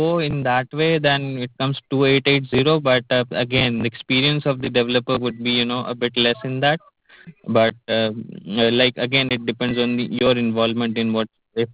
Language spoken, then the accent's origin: English; India; Basically, I am from India.